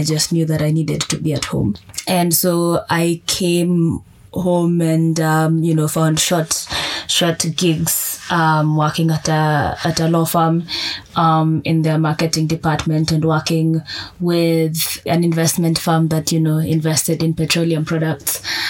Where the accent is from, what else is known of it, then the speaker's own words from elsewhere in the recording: Nairobi, Kenya; also born or lived in Olenguruni / Nakuru; But so I was born and raised in Olenguruni for the first 6 years. Mm-hmm. And then we moved to Nairobi.